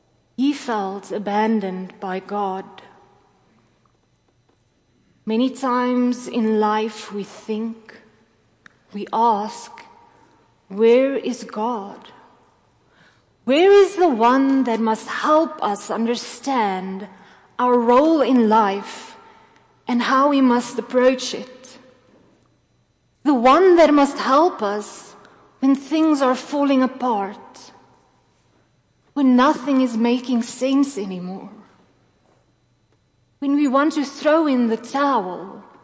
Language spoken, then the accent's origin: English; South Africa; now in United States; As a South African, we have no other choice to be strong. That is how we grow up, to be strong people.